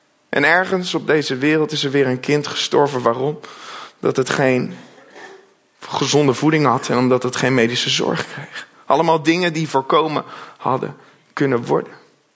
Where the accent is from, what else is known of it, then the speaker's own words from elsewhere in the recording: Netherlands; ik kom zelf uit Gouden. Maar we wonen in een westelijke samenleving en we hebben het als Nederlanders erg goed.